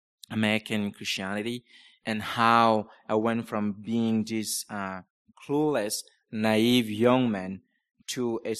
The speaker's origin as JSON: {"language": "English", "country": "Cameroon", "tie": "born or raised there", "said": "I was born and raised in Cameroon. And for the record, it is Central Africa, not West Africa."}